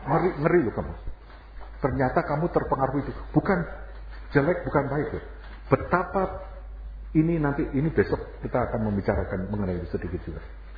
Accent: Java, Indonesia; Kalau kita dari Jawa tahu, unggah, upload, unduh, download.

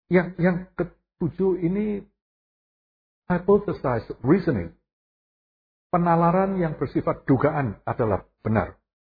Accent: Semarang, Central Java, Indonesia; Saya waktu kecil di Semarang dulu selalu paling senang ke pasar di dekat Semarang

